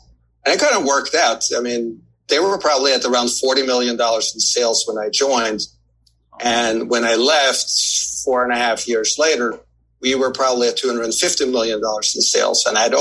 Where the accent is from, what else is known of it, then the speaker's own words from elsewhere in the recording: Norway; also born or lived in Copenhagen; now in New York, United States; So I'm actually originally from Norway. So, and I know I'm supposed to be tall and blonde, but, you know, something happened. Anyway, but so originally from Norway, and then went to school in Copenhagen, Denmark